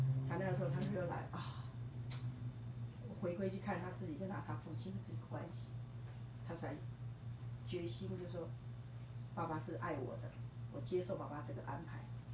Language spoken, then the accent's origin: Chinese; China; 我觉得这个故事就跟我们中国人。跟很多人不一样，我们都会逼小孩或者怎么样。